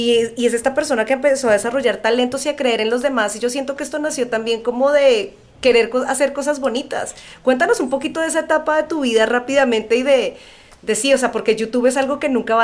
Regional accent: Colombia; Yo soy colombiana, como lo saben

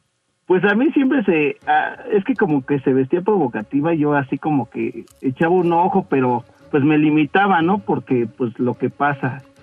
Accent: Iztapalapa, Mexico City, Mexico; Pues ahorita ando en Azcapotzalco, pero yo soy de Iztapalapa.

